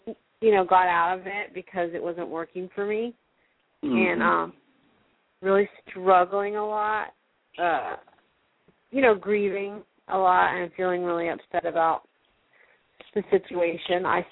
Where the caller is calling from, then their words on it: Florida, United States; from Florida.